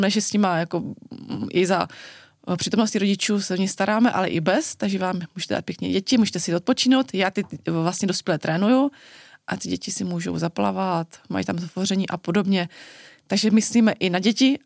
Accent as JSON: {"language": "Czech", "town": "Orlová", "region": "Moravian-Silesian Region", "country": "Czechia", "tie": "born or raised there", "said": "já vlastně jsem celý život vyrůstala v Orlové, což my víme, že to je nejhorší město k žití"}